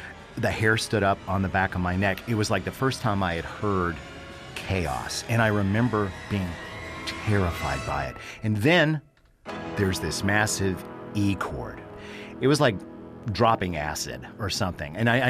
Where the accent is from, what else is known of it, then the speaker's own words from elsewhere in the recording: Georgia, United States; also born or lived in Los Angeles, United States; I'm from Los Angeles, born here in 1962, and my folks were both from a small town in North Georgia.